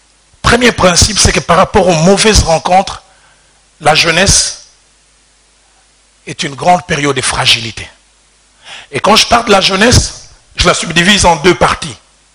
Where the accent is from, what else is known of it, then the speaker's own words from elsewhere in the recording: Kinshasa, DR Congo; C'est pour ça que je dis, moi, je viens de Kinshasa.